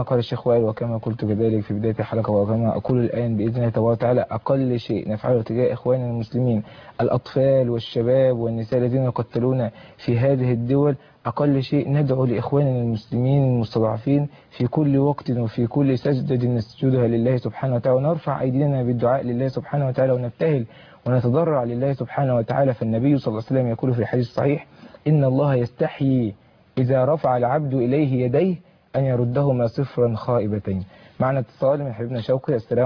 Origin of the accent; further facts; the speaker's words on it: Egypt; أن يحفظ بلدنا مصر